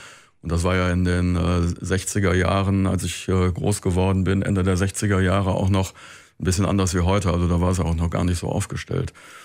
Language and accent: German; North Rhine-Westphalia, Germany; ich bin ja, wie gesagt, im Ruhrgebiet groß geworden, wo alles relativ flach ist.